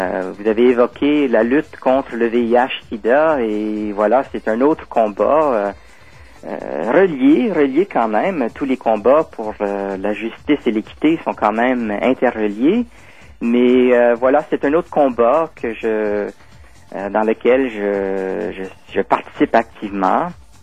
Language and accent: French; Penetanguishene, Ontario, Canada; also born or lived in Toronto; Mais moi, je suis originaire de Penetanguishene, qui est oui. une petite ville à 2 heures au nord de Toronto.